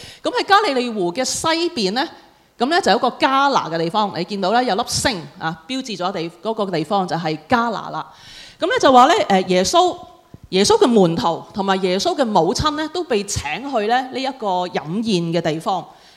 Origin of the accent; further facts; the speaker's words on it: China; 猶太人跟我們中國人很相似的